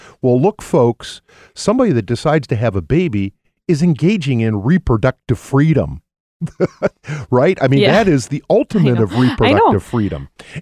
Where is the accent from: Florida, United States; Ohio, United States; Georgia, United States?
Ohio, United States; Columbus; Oberlin's from near my hometown of Columbus, Ohio, so I'm very familiar with that one.